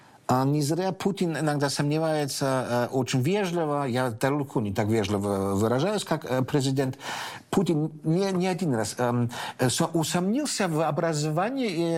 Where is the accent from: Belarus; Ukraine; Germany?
Germany; И когда я вырос в Германии, еще куча были мелких фермеров.